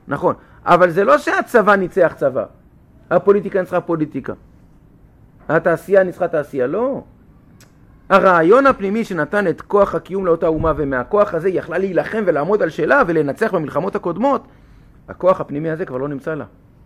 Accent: Holon, Tel Aviv District, Israel; אני באתי מהעיר, בסדר? אני גדלתי בחולון, לדוגמה.

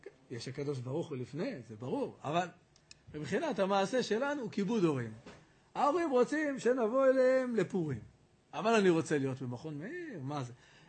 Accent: Jerusalem, Jerusalem District, Israel; אני ירושלמי.

